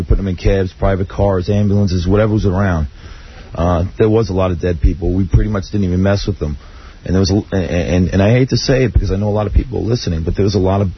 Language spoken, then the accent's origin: English; Long Island, New York, United States; I'm thinking right now, I'm from Long Island.